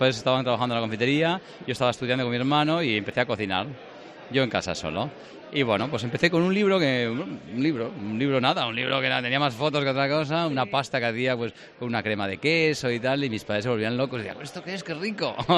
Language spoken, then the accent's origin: Spanish; Galicia, Spain; Es mi tierra. Yo adoro Galicia, os adoro, por decirlo, la España verde.